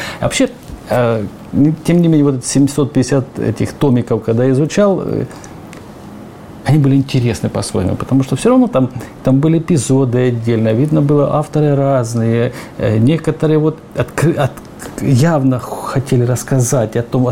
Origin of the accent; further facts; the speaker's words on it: Belgorod Oblast, Russia; born there; Да, я родился в Прохоровском районе, сейчас живу в Прохоровке.